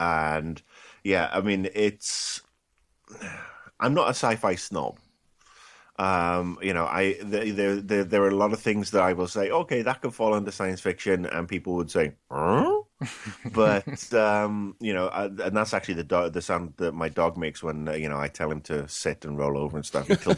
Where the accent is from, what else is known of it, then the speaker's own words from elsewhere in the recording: Wales, United Kingdom; I hail from a small village outside Swansea in Wales